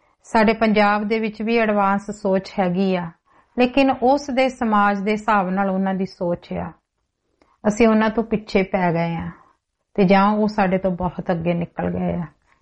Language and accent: Punjabi; Punjab, India; moved away; ਮੈਂ ਪੰਜਾਬ ਤੋਂ ਆਈ ਹਾਂ, ਮੈਂ ਵੀ ਆਪਣਾ ਪੰਜਾਬ ਛੱਡ ਕੇ ਆਈ ਹਾਂ।